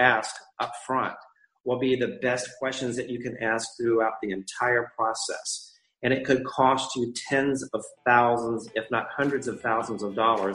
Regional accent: Florida, United States; My hometown is absolutely awesome. We are on the lower west coast of Florida, due west of Miami, Fort Lauderdale.

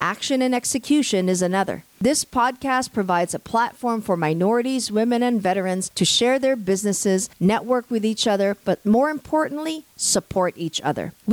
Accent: United States; As a Filipino-American, I share in the challenges you face in procurement

